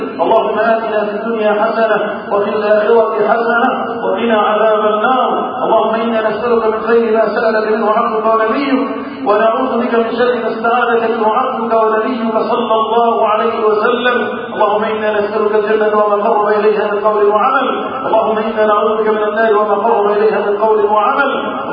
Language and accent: Arabic; Egypt; اللهم احفظ بلدنا مصر وسائر بلاد المسلمين من الفتن